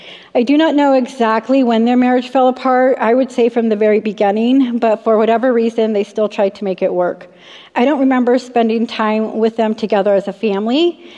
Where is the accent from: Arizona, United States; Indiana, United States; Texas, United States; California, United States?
California, United States; Long Beach; born there; Okay, so I was born in Long Beach, California in 1976. I'm the oldest of eight siblings.